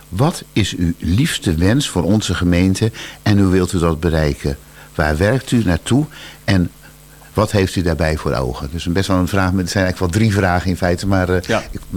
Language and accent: Dutch; Berkel en Rodenrijs, South Holland, Netherlands; Wij komen zelf uit Berkel en Roderijs, wat qua ligging iets anders is als Bergzoek.